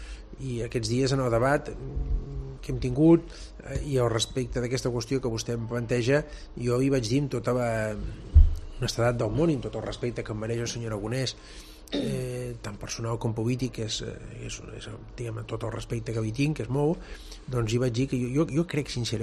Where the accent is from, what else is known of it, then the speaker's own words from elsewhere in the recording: Catalonia, Spain; som tan catalans o més que ells